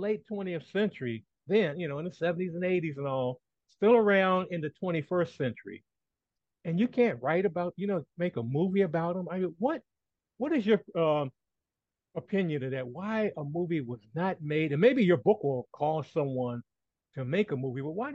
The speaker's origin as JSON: {"language": "English", "town": "Washington", "region": "District of Columbia", "country": "United States", "tie": "born or raised there", "said": "I lived in D.C., Washington, D.C., growing up in Washington, D.C., and there were older black men and some kids my age in elementary school who didn't like him because they thought he was too cocky."}